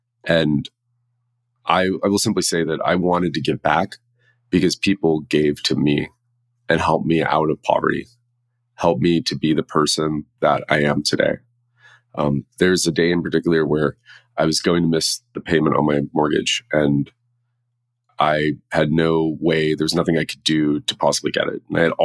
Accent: California, United States; I grew up in the Bay Area. My family's been here for about 100 years. I have deep roots here.

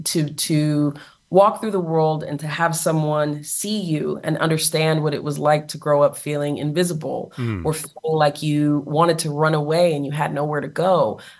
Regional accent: Syracuse, New York, United States; Well, I'm truly a Syracuse girl in the sense that I know how to survive cold winters.

